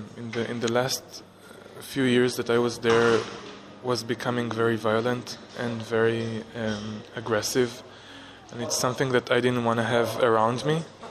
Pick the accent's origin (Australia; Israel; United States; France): Israel; Haifa, Haifa District; now in Berlin, Germany; I'm 30 years old, and I'm from Haifa, which is a big city. I decided to come to Berlin because I didn't find myself politically and socially in Israel.